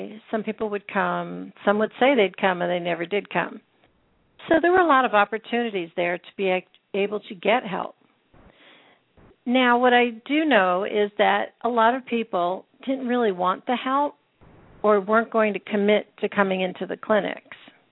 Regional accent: Pennsylvania, United States; I know when I grew up in Pennsylvania, everybody would just walk down to the corner dentist, he would take care of your teeth, and you walked home, and that was after school.

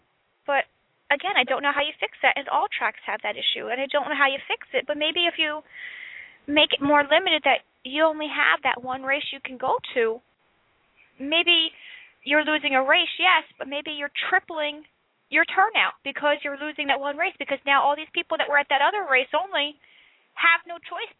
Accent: Pennsylvania, United States; Even though it's my home state track, I would... Unless Pocono would put lights

